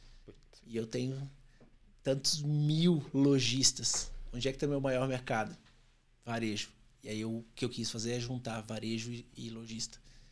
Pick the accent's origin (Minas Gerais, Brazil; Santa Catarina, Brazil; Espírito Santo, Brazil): Santa Catarina, Brazil; Blumenau; now in São Paulo, Brazil; Eu sou de Blumenau, Santa Catarina.